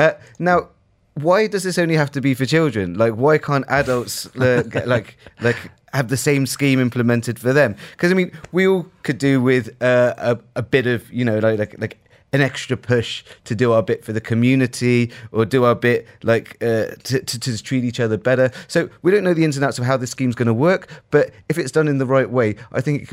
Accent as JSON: {"language": "English", "region": "England", "country": "United Kingdom", "said": "We had yesterday England, my home country, beating Australia 40-16."}